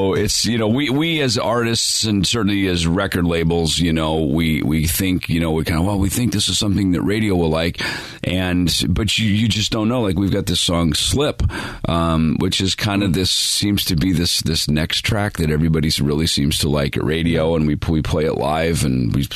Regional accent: Minnesota, United States; And I'm a Midwest kid. I grew up in Minnesota, so I get it. I grew up on a farm.

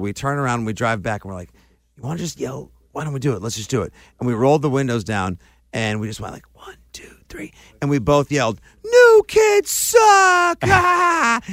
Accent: Braintree, Massachusetts, United States; I grew up in Braintree, so when they really popped in 89

